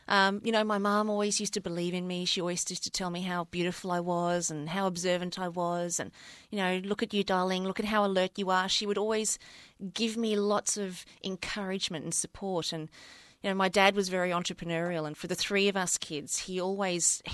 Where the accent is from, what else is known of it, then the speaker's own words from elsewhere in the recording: South Africa; moved away; we've always been a very, very close-knit family since we moved from South Africa back in 1977.